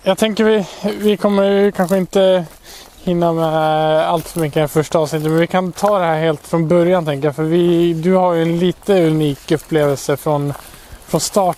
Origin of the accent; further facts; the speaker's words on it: Norway; jag var ju hemma i Norge här